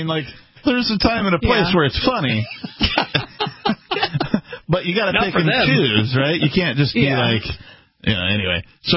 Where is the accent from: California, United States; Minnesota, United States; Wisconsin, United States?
Wisconsin, United States; I mean, I grew up in Wisconsin, and in every bar in Wisconsin, you can go in and go cup of dice.